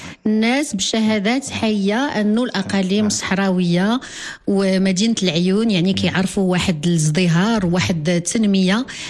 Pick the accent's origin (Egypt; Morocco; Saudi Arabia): Morocco; شنو هي أيضا القيم اللي كتنعكس علينا كمغاربة وعلى شبابنا